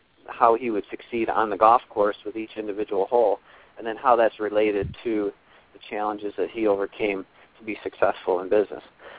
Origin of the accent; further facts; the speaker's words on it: Michigan, United States; I'm from Michigan originally and relocated back to Grand Rapids in the winter of 2006 to start up my own company.